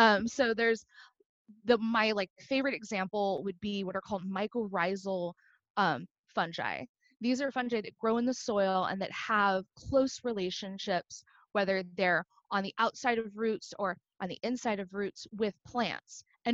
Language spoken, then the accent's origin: English; California, United States; I'm originally from California